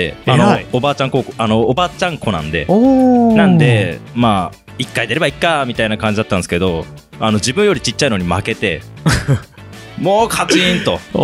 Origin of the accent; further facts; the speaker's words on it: Ibaraki, Japan; まあ、茨城出身なんですけど、茨城のジュニアサークルみたいなところに最初妹が行って